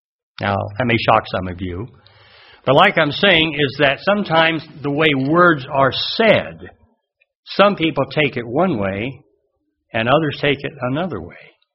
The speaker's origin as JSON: {"language": "English", "region": "Texas", "country": "United States", "tie": "born there", "said": "Now, I was born in Texas, so I like Texas"}